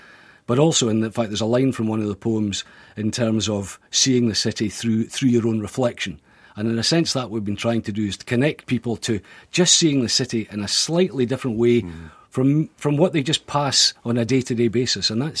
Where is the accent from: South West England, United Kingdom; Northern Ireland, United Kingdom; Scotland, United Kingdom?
Scotland, United Kingdom; Galashiels; born there; I was born in Gala, and Gordon went on to play for Selkirk, and I played for Gala.